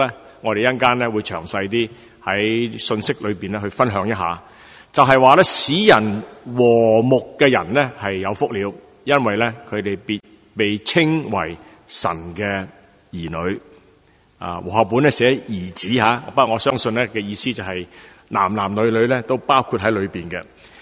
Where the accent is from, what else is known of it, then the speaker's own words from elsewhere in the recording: Hong Kong; 我哋中国人呢个福字咧